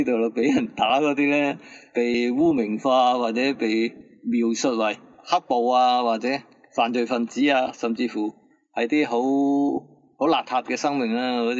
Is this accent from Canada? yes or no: no; Hong Kong; 相反啊，我哋香港人咧系好斯文嘅